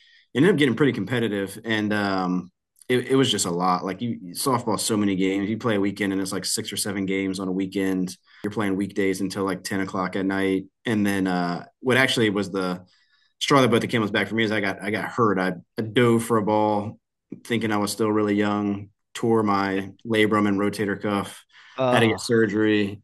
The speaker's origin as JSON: {"language": "English", "town": "Newport News", "region": "Virginia", "country": "United States", "tie": "born or raised there", "said": "So I grew up in Newport News. I went to college at Christopher Newport University and then, yeah, found this job coming out of college."}